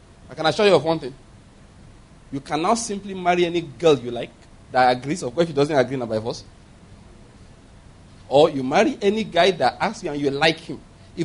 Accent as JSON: {"language": "English", "region": "Ondo", "country": "Nigeria", "said": "my father was born in Ondo State. I was born in Ondo State. That means I'm second, third, fourth generation, seventh generation Ondo State man."}